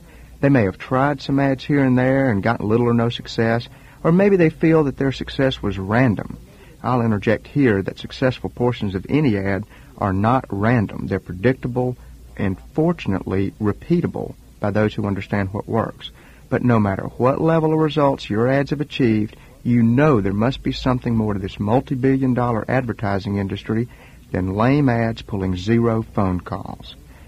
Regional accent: the South, United States; accent: southern; don't let my southern accent lead you to the false conclusion that our experience is limited to this region or climate

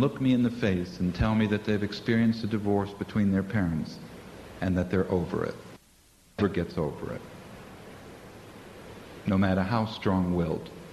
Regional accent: United States; I was very fortunate because I was brought up in America where they always are willing to give somebody a second chance.

